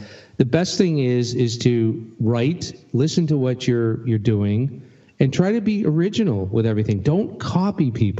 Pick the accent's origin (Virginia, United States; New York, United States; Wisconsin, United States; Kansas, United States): New York, United States; now in Canada; I'm born and bred in New York.